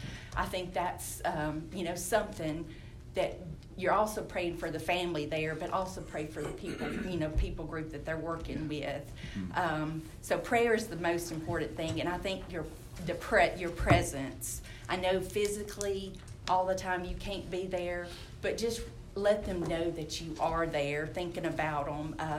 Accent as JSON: {"language": "English", "town": "Alexander City", "region": "Alabama", "country": "United States", "said": "And our sending church was, I'm from Alexander City, Alabama, and that's who was our sending church."}